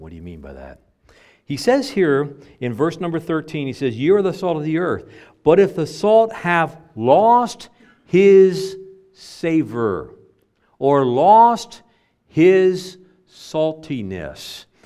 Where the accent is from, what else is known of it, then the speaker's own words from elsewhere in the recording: Florida, United States; moved away; I was from Broward County. When I moved up here, I came from Broward County.